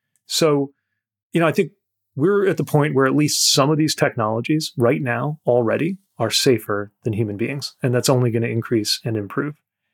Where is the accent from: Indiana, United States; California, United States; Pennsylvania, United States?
Indiana, United States; I grew up in Northern Indiana, a lot of auto industry supply chain companies there.